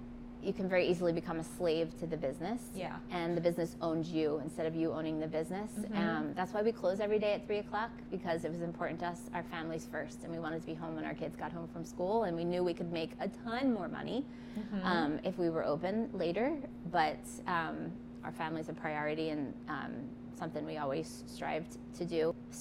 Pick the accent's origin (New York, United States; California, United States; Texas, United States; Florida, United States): Florida, United States; And then when I grew up in Florida, spent most of my childhood in Florida and I had fruit trees.